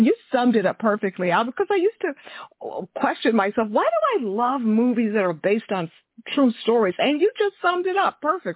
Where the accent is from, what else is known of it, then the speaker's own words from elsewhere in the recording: Texas, United States; I'm originally from Texas